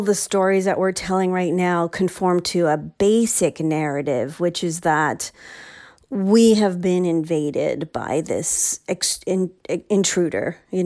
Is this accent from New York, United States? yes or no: yes; New York City, New York, United States